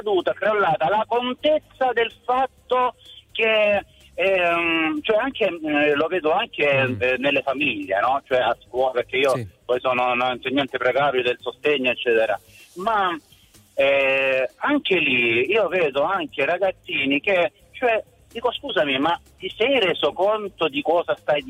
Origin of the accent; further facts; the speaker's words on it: Lecce, Apulia, Italy; Cioè io sono di Lecce, abitando vicino a Maglie